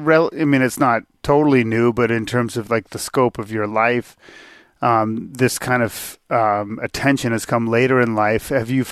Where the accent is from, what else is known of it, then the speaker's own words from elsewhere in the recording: Boston, Massachusetts, United States; now in Connecticut, United States; I grew up in the Boston area, and my last town I lived in Massachusetts before moving back to Connecticut was a place called Braintree, Massachusetts